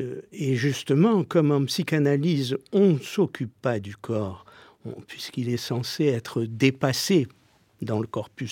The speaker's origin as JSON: {"language": "French", "country": "Algeria", "tie": "born or raised there", "moved": "as an adult", "lives_now": "Paris, France", "said": "puisque c'est à 18 ans que j'ai quitté l'Algérie pour venir à Paris faire mes études."}